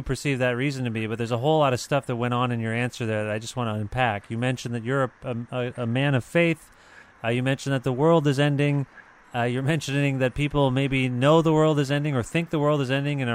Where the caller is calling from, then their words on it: Canada; As an American, I'm calling you from Canada, but you're an American.